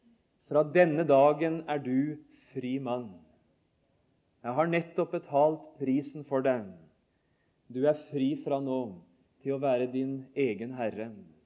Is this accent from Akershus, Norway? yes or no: no; Notodden, Vestfold og Telemark, Norway; fortelle om mammas dekketøyskap hjemme på Notodden.